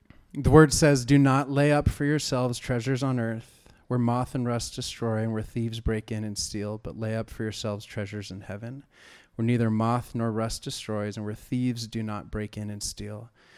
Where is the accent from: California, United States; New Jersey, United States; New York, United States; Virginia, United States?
California, United States; Santa Barbara; I grew up in Santa Barbara, California, and it's right on the coast of California.